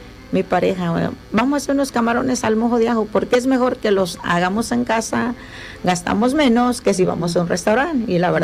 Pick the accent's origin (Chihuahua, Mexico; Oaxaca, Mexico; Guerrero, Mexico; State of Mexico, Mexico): Guerrero, Mexico; Huerta Vieja; Yo soy originaria de Guerrero.